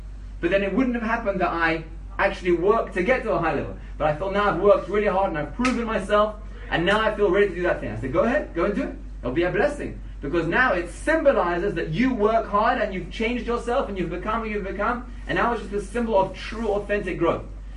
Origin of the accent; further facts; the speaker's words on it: England, United Kingdom; because I was from England and he was from England